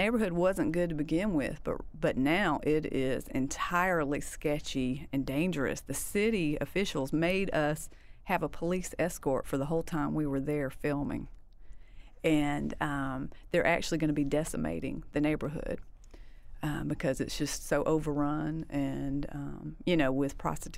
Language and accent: English; Warner Robins, Georgia, United States; I had been back to Warner Robins, my hometown, but I had not been back to the old neighborhood.